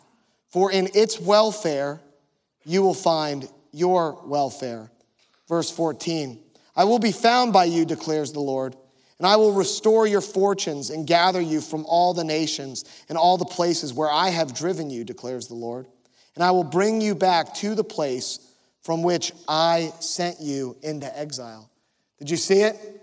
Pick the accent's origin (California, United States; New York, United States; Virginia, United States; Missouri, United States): Virginia, United States; Virginia Beach; the church where we grew up down in Virginia Beach